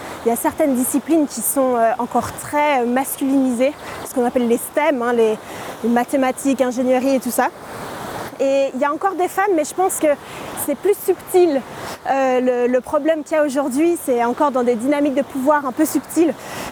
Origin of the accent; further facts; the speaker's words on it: Geneva, Switzerland; J'ai grandi à Genève, maintenant je suis...